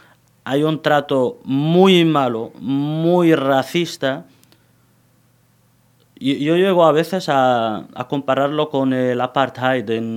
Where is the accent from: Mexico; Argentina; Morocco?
Morocco; Imzouren, Tanger-Tetouan-Al Hoceima; desde mi ciudad natal, que es Imzuren, que está a 18 kilómetros de Alhucemas